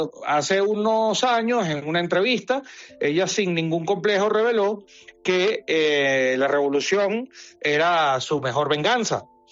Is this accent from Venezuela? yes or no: yes; Venezuela